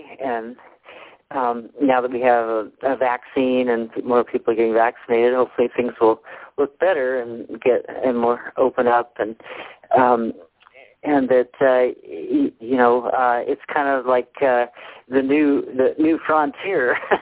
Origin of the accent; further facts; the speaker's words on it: Santa Barbara, California, United States; I just went for a short vacation down in Santa Barbara, which is my hometown